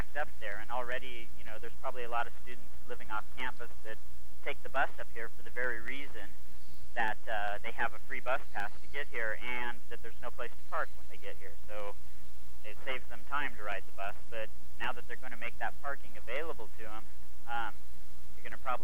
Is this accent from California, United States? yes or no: yes; Modesto, California, United States; And I grew up in Modesto, and it went over the years. It had quite a growth spurt